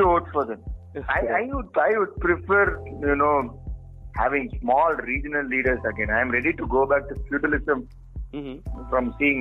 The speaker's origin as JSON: {"language": "English", "region": "Tamil Nadu", "country": "India", "said": "we are from Tamil Nadu, right?"}